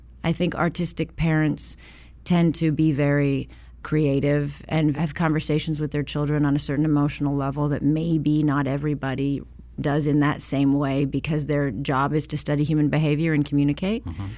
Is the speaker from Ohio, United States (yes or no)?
no; Hollywood, California, United States; born there; Mine is ridiculously Hollywood. I was born in Hollywood, Cedars-Sinai.